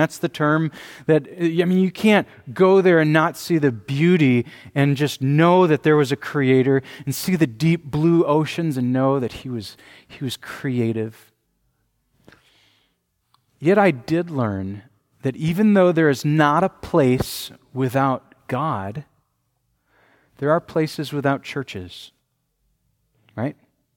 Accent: Green Bay, Wisconsin, United States; I grew up in Green Bay.

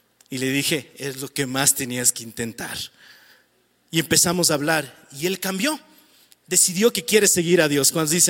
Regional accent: Quito, Pichincha, Ecuador; Al menos en Quito, como buenos quiteños.

